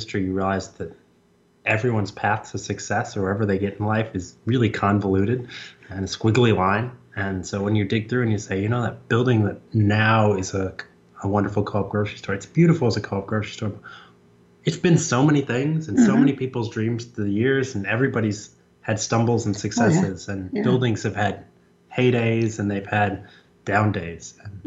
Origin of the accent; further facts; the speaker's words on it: Minneapolis, Minnesota, United States; Where I grew up in Minneapolis, Minnesota, we all knew our neighborhoods.